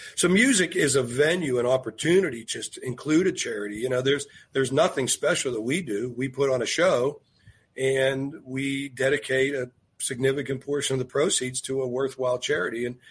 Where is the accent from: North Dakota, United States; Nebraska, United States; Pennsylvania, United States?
Pennsylvania, United States; Penn Hills; We grew up together in Penn Hill since we were 3 years old.